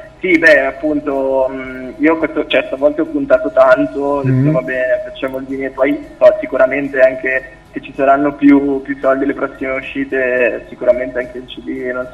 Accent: Como, Lombardy, Italy; Allora, io sono di Como, quindi torno dalle vostre parti.

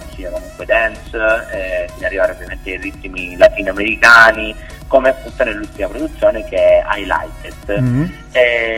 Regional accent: Reggio Calabria, Calabria, Italy; io, diciamo, sono originario di Reggio Calabria

